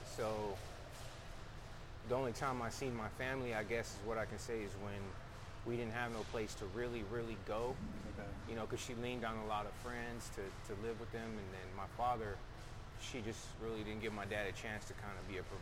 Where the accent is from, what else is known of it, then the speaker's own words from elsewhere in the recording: Fresno, California, United States; born there; Well, I was born here in Fresno, California.